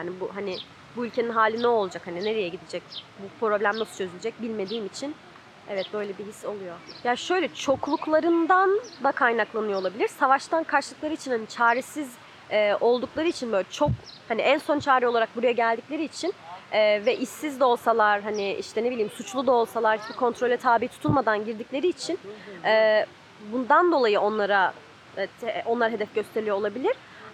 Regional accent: Ankara, Turkey; Yani şöyle, 3. sınıftan beri Ankara'da yaşıyorum. O yüzden Ankaralıyım diyebilirim.

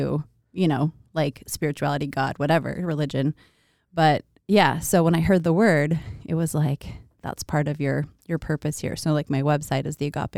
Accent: Boise, Idaho, United States; I grew up here in Boise and tried to leave a bunch of different times and kept coming back.

